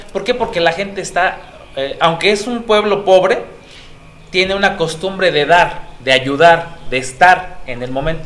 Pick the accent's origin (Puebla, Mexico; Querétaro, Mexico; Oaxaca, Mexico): Oaxaca, Mexico; Santa Cruz Xoxocotlán; yo soy de Santa Cruz, Jojocotlán, es un municipio que se rige por partidos políticos, pero que en la comunidad nos seguimos rigiendo por usos y costumbres.